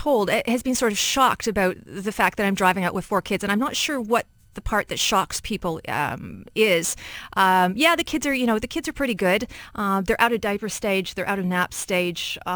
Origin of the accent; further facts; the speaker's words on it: Vancouver, British Columbia, Canada; So I'm from Vancouver, and I haven't been out for 4 years, which is amazing amount of time.